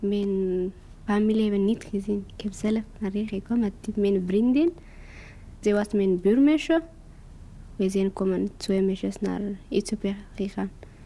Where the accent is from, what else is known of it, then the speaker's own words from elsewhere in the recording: Eritrea; Dutch is a second language; now in Belgium; Ik ben 15 jaar, bijna 15 jaar. Ik ben uit Eritrea en ik ben hier 1 jaar en 6 maanden, hier in België.